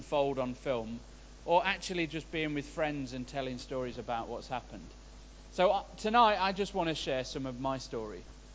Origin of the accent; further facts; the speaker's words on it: Mansfield, East Midlands, United Kingdom; Now, I was born in Mansfield, born and bred.